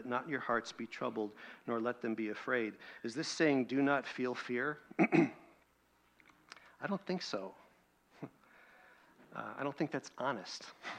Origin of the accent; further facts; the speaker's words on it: Seattle, Washington, United States; moved away as an adult; You know, I just, hey … I'm here, I'm from Seattle.